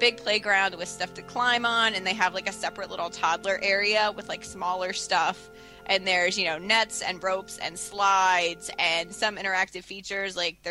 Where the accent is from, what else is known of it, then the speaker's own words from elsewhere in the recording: California, United States; and when I grew up in Southern California, so we went to Disneyland when I was a kid.